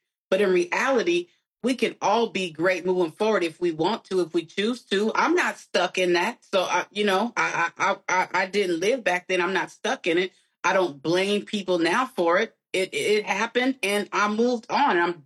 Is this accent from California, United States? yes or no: yes; California, United States; I'm from California, so I've seen different pieces and bits here